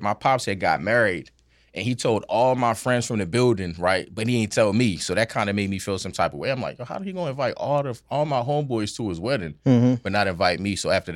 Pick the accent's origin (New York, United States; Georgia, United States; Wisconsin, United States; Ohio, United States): New York, United States; New York City; because, you know, I grew up in the Bronx, and I was like, damn, I used to grow up next to trash.